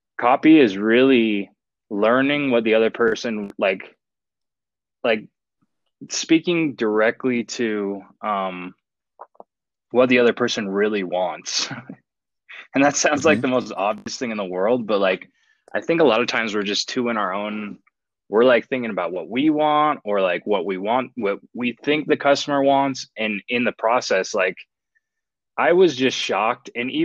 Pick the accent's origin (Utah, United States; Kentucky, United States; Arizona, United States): Utah, United States; I grew up in Utah, which is famous for its like big Mormon population. Mm-hmm. And I grew up Mormon.